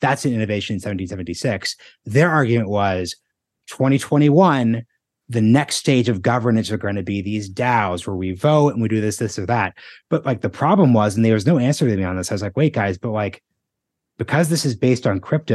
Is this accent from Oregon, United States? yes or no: yes; Portland, Oregon, United States; I'm from Portland, Oregon.